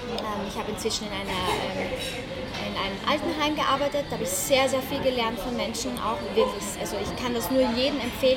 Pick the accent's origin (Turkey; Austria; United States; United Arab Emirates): Austria; now in Germany; das ist bei uns in Österreich eine Großstadt, ja?